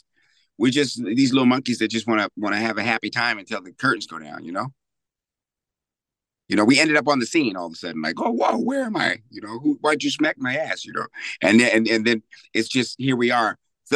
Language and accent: English; Washington, District of Columbia, United States; I grew up in Washington, D.C.